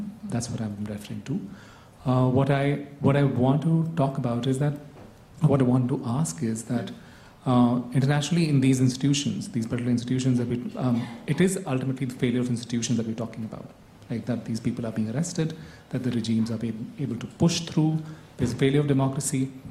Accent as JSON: {"language": "English", "country": "India", "said": "I'm from India, I'm visiting at the University of Essex"}